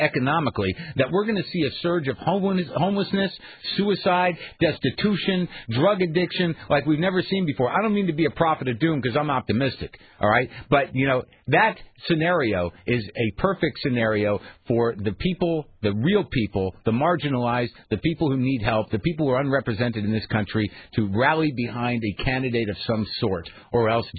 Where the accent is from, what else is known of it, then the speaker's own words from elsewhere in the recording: United States; Also, I'm not a communist. I'm an American.